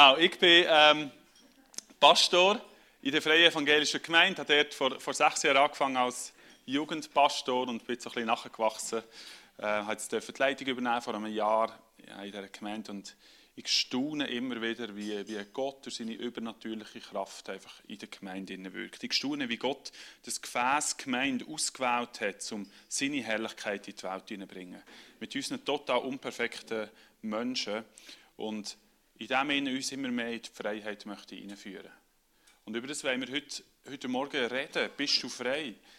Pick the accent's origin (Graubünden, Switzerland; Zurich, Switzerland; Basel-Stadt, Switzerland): Zurich, Switzerland; now in Thurgau, Switzerland; weil ich im Herzen Berner bin. Ich bin in Zürich-Biet aufgewachsen, da nochmal gerade über den Hirzu. In Ottenbach habe eine Frau aus dem Aargau, im Herzen bin ich ein Berner und wohne jetzt im Thurgau.